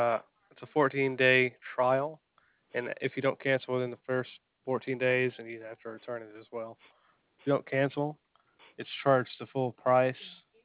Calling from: Montgomery, Alabama, United States; Well, I'm from Alabama.

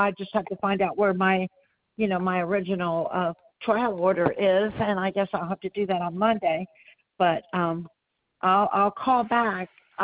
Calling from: Ohio, United States; I'm calling from Ohio, and we had that bad storm

